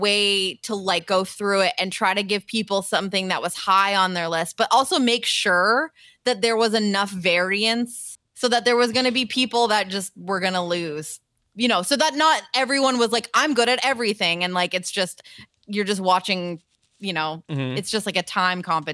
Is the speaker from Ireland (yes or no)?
yes; Ireland; Listen, I'm biased. I'm Irish.